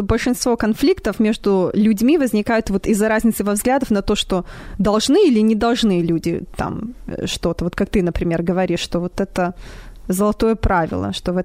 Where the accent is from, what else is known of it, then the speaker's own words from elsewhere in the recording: Belarus; Ну, мне это очень приятно, я сама белоруска.